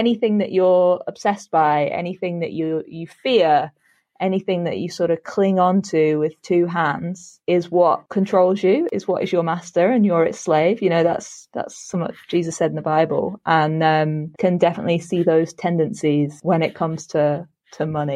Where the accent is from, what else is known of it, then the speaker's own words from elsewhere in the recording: North West England, United Kingdom; now in London, United Kingdom; So I grew up in Lancashire, I'd moved down to Greater London